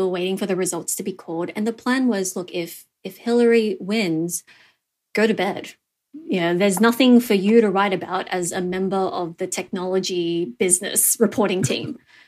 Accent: Australia; You're growing up in Australia

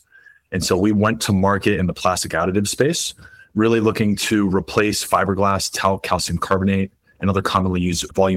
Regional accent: Florida, United States; also born or lived in Boston; I was born in Boston, grew up in South Florida

